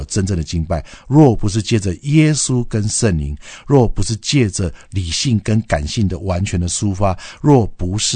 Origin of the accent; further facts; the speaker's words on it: China; 我们中国人说，在家靠父母，出外靠朋友